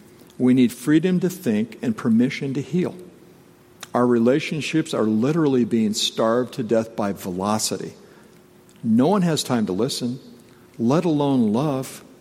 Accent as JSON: {"language": "English", "region": "Texas", "country": "United States", "tie": "born or raised there", "said": "I grew up in Texas, and they had blue laws, Sunday blue laws."}